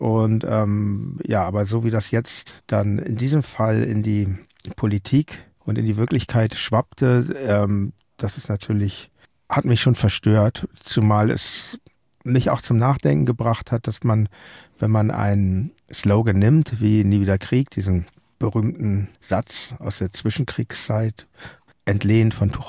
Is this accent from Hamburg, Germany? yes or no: yes; Hamburg, Germany; Ich komme aus Hamburg, ich erinnere mich an den Jugoslawienkrieg